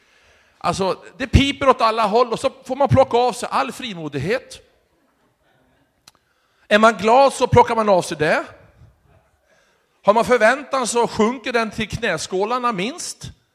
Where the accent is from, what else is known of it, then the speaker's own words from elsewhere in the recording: Sweden; born there; Men nu är vi födda i Sverige, så vi är ju sådana.